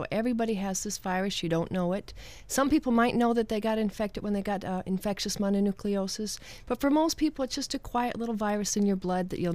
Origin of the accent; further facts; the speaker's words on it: Anaheim, California, United States; Yep, I grew up in Anaheim, California, just down the street from Disneyland.